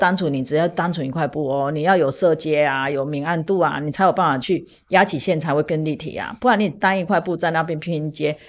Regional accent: Taiwan; 他也是我们台湾人啊

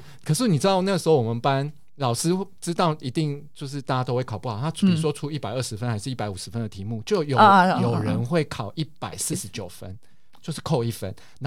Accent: Tainan, Taiwan; 你可以想象台南的父母哈，就是我是台南人这样。

